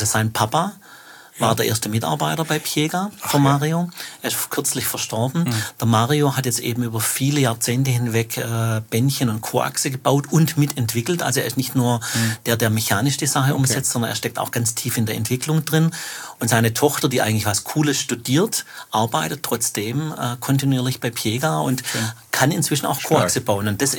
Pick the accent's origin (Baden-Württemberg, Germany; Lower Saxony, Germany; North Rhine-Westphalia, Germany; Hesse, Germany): Baden-Württemberg, Germany; Ja, also große Firmen, hat's wo ich herkomme, aus Stuttgarter Bereich